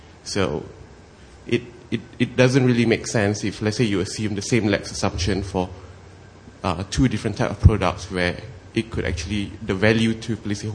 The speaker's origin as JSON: {"language": "English", "country": "Malaysia", "said": "from Malaysia, the regulator for the insurance companies."}